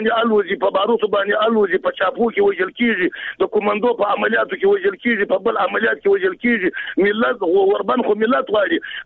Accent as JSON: {"language": "Pashto", "country": "Afghanistan", "said": "خبره دا چې موږ افغانان یو نظر ورکوم، زه پښتون د چا سره لرم"}